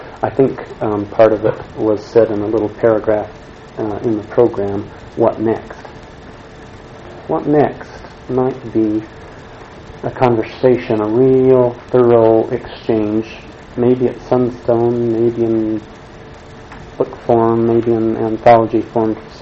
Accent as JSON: {"language": "English", "region": "Indiana", "country": "United States", "said": "While I was in town for this conference, I'm from Indiana"}